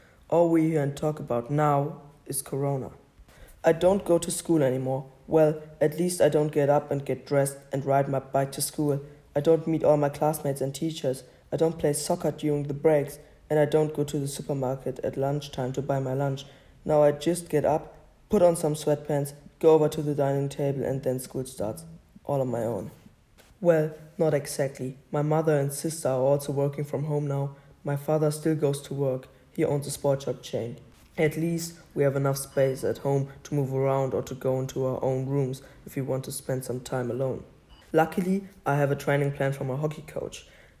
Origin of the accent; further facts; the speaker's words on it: Hamburg, Germany; English is a second language; from Hamburg, and I would like to tell you how I deal with all these new situations